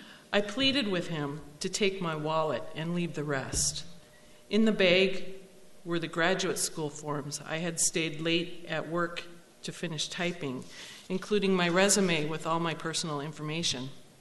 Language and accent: English; Duluth, Minnesota, United States; I'm from Duluth.